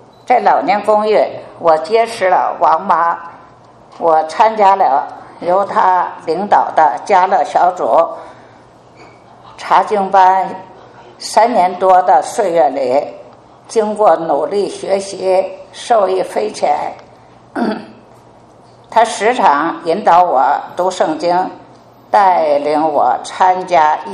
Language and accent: Chinese; China; 我来自中国大陆，今年82岁。